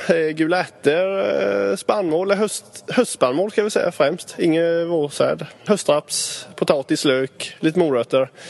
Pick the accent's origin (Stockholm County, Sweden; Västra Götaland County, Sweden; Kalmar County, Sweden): Kalmar County, Sweden; från Södra Öland